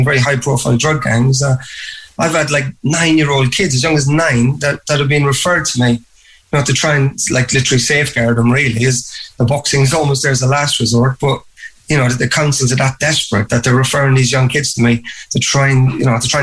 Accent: Cork, Munster, Ireland; Yes, when I said growing up, I always feel I was really in a lucky situation that I was obviously always into boxing from a very, very young age.

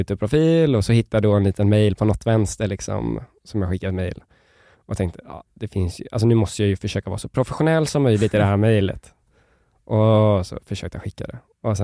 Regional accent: Sweden; now in Riga, Latvia; nu åker jag på home leave när jag åker hem till Sverige, som att jag är från Sverige

